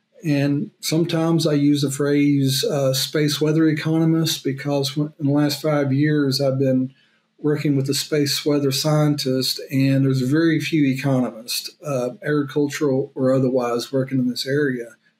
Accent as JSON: {"language": "English", "region": "Arkansas", "country": "United States", "tie": "born or raised there", "said": "So I grew up in Northeast Arkansas, not very far from the Mississippi River, in the Mississippi portal, Delta portal"}